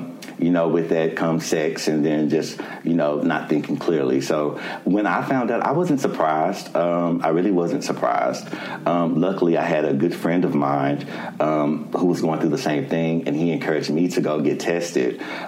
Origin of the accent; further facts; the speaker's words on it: Fort Worth, Texas, United States; I'm from Fort Worth, Texas, and we're at Impact DFW.